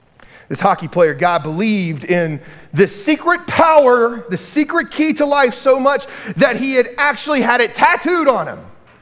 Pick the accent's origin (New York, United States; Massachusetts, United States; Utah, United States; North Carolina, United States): North Carolina, United States; Wake Forest; When I was a kid, growing up in Wake Forest, North Carolina, I remember we had this evening at our youth group at Wake Forest Presbyterian Church